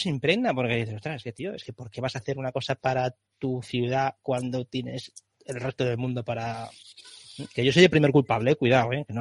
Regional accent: Valencia, Valencian Community, Spain; a mí me encanta vivir en Valencia, yo soy valenciano

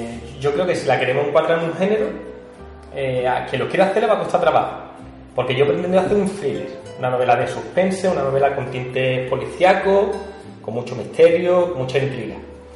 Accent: Cádiz, Andalusia, Spain; porque yo soy de Cádiz, no podía ser de otra manera

